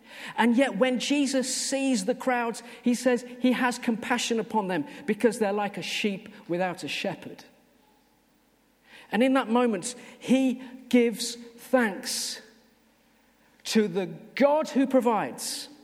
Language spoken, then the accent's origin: English; Birmingham, West Midlands, United Kingdom; I mean, I am from Birmingham, but, you know, that's how we roll down there.